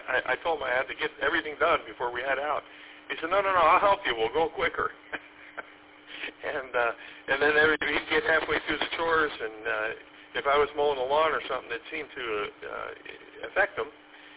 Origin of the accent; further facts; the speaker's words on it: East Coast, United States; I grew up on the East Coast, so we used to go on the East Coast of the United States.